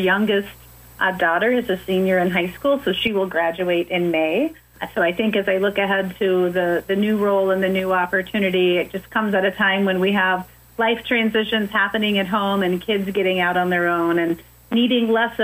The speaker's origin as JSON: {"language": "English", "town": "St. Joseph", "region": "Illinois", "country": "United States", "tie": "born or raised there", "said": "I grew up in the St. Joe Ogden area. My family farms in Champaign and Vermilion counties, my dad's side of the family."}